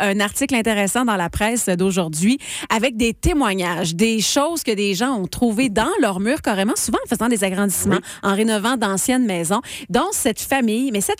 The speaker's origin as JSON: {"language": "French", "town": "Roxton", "region": "Quebec", "country": "Canada", "tie": "born or raised there", "said": "j'ai enterré ça au bout du terrain chez nous à Roxton"}